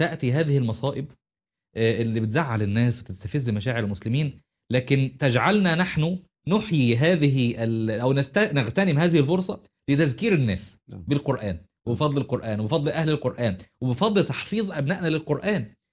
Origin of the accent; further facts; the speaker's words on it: Qena Governorate, Egypt; يعني انا اصلا من الصعيد محافظه قنا.